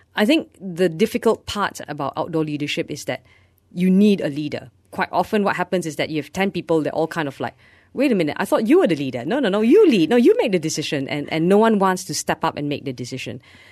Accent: Malaysia; even if we are Malaysian ourselves, do treat it like we are guests in someone's house

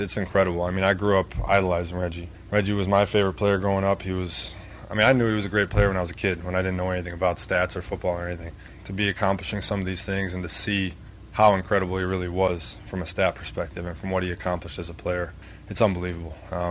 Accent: Wisconsin, United States; obviously growing up in Wisconsin, I knew what it looked like for people to be fans

